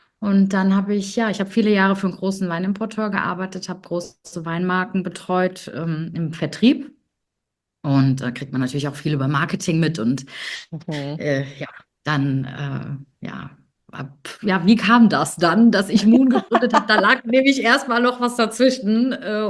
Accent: Bingen, Rhineland-Palatinate, Germany; Nein, Rheinhessen, ich komme aus Bingen, das ist in der Nähe von Mainz.

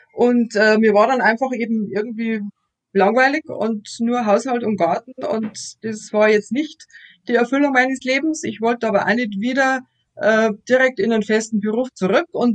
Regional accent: Straubing, Bavaria, Germany; Ich bin auch eine gebürtige Straubingerin. Ich war außer mal zum Studium eigentlich auch nicht groß aus Straubing weg. Ich habe hier meinen Bekanntenkreis, mein Freundeskreis. Wir haben unsere Firma hier in Straubing. Also wir sind einfach hier alt eingesessen

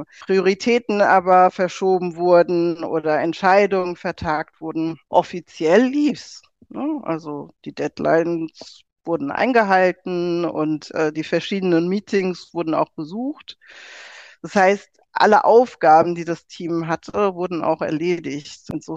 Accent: Frankfurt, Hesse, Germany; Ich bin in Frankfurt geboren und aufgewachsen. Meine Mutter ist aus Jamaika, mein Vater aus Nigeria.

